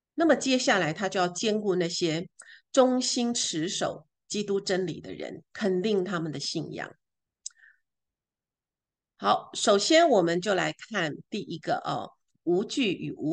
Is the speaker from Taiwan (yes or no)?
yes; Taiwan; 因为呢，我是从台湾来的